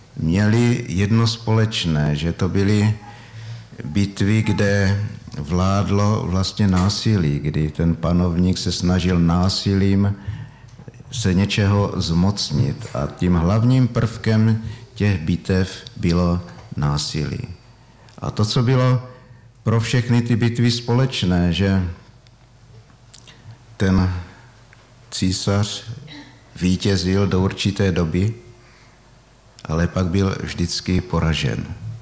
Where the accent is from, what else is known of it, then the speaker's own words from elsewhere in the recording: Zlín, Zlín Region, Czechia; tak jsem ze Zlína a do Brna jsem jezdil poměrně velmi často.